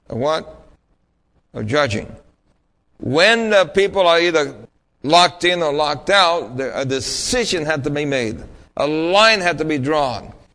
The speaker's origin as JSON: {"language": "English", "town": "New York City", "region": "New York", "country": "United States", "tie": "born or raised there", "said": "If you were like myself growing up in New York City as a little boy, watching cartoons all the time"}